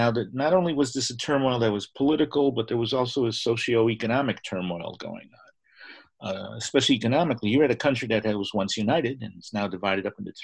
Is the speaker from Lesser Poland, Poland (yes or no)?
yes; Lesser Poland, Poland; I come from Galicia, now called Małe Polska, or Little Poland, or Lesser Poland, whichever. And we're from the Polish mountains. We're Górale. We're mountaineers. And I go back quite often to Poland.